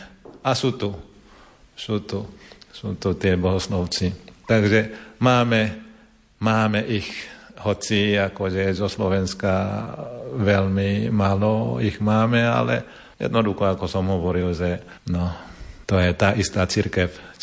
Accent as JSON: {"language": "Slovak", "country": "Indonesia", "said": "A ja pochádzam z Indonézie."}